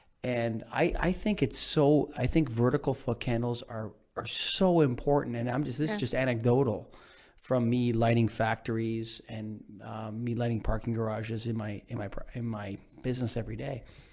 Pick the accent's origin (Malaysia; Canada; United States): Canada; I'm Canadian